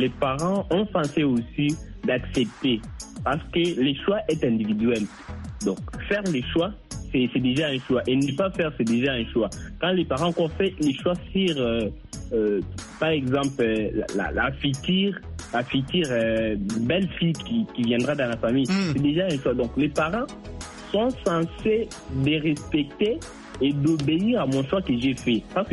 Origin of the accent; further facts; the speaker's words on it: Kasaï, DR Congo; Comme par exemple, moi je suis du Kassai.